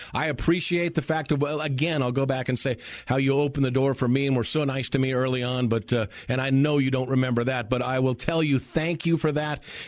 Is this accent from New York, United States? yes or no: no; California, United States; I grew up in California, and it was a transistor radio with a headphone in my ear